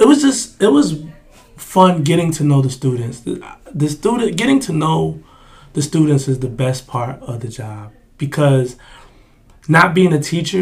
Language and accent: English; Boston, Massachusetts, United States; also born or lived in New York; I'm from Boston. I grew up between Boston and New York. So that's where my family is. I went to high school there.